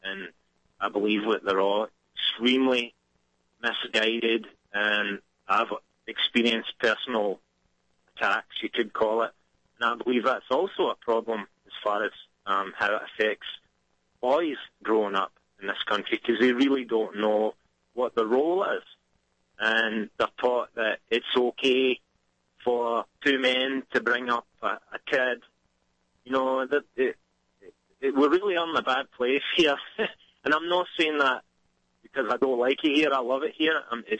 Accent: Sanquhar, Scotland, United Kingdom; now in Seattle, United States; I'm from Scotland. I grew up in the southwest of Scotland, and I've lived in Seattle for 20 years.

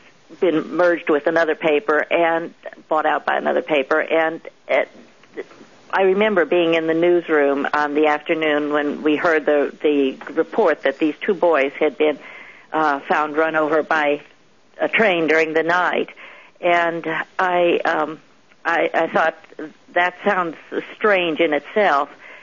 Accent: Colorado, United States; also born or lived in Chicago; now in Arkansas, United States; No, I was born in Chicago and I grew up in Colorado.

